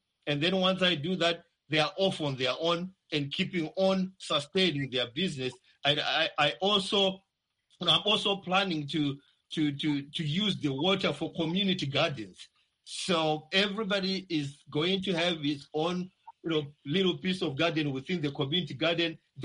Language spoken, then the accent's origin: English; Masvingo, Zimbabwe; I come from Masingo province, Murinya area, just after Kayo Demo, the rural areas that are there. That's why, you know, I grew up. That's why I went to school as well, you know, from grade one all the way to form four.